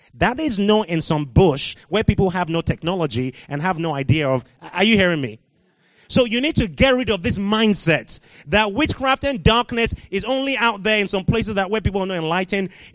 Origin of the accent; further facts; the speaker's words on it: Nigeria; now in United Kingdom; When I grew up in Nigeria, I never met an atheist my whole life. I came to the UK